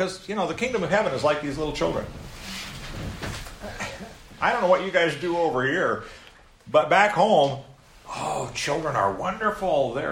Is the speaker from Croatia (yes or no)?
no; United States; By the way, I'm an American.